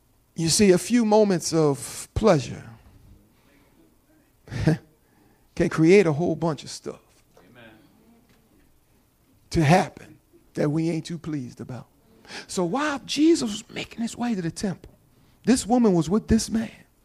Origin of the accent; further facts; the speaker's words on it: New Jersey, United States; accent: Jersey; See, my Jersey accent comes out every now and then.